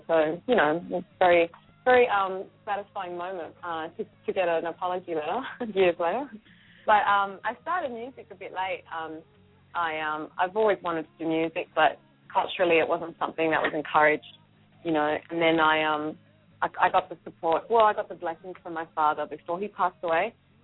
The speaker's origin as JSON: {"language": "English", "town": "Darwin", "region": "Northern Territory", "country": "Australia", "tie": "born or raised there", "lives_now": "Los Angeles, United States", "said": "I was born and raised in Darwin, which is a tropical town up north in Australia, and I'm from Greek parents. But, yeah, I grew up in the beach in Australia, in a very remote part of Australia, so a little town"}